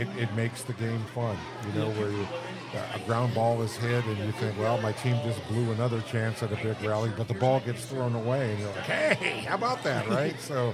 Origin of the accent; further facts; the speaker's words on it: Detroit, Michigan, United States; growing up in Detroit, we were all about the Tigers